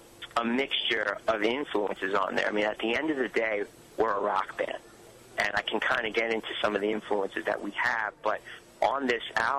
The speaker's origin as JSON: {"language": "English", "town": "New York City", "region": "New York", "country": "United States", "tie": "born or raised there", "said": "growing up in New York City and having the influences from my parents at an early age, starting from like"}